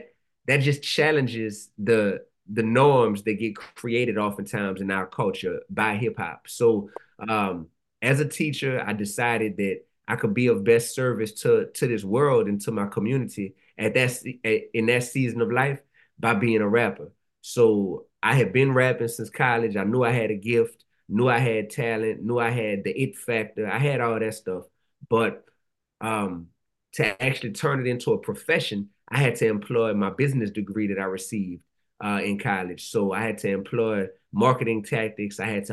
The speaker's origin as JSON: {"language": "English", "town": "New Orleans", "region": "Louisiana", "country": "United States", "said": "But then when I became an educator, a middle school teacher in Louisiana, I'm from New Orleans. I was teaching school in Baton Rouge, though, middle school."}